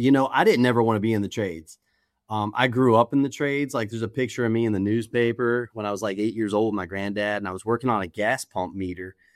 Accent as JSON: {"language": "English", "region": "Virginia", "country": "United States", "said": "I'm originally from Virginia and up in the mountains, like Appalachia more than Northern Virginia, the Shenandoah Valley."}